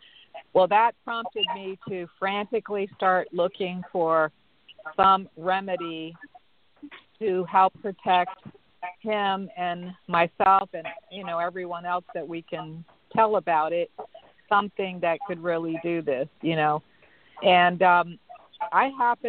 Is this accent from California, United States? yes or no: no; Maryland, United States; from Maryland.